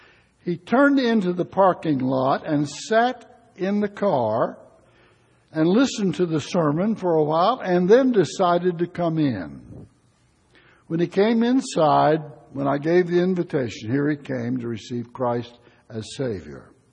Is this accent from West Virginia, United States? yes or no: yes; West Virginia, United States; I was raised in McDowell County in a small mining camp. I started to school at the Baldwin School in a little town called Amanada, a town most people never heard of.